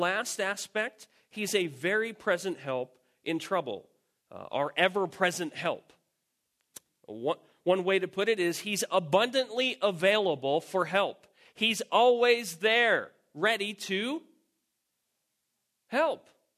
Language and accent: English; New Jersey, United States; and I'm from Jersey and everything's flat, concrete or trees. That's basically what Jersey is.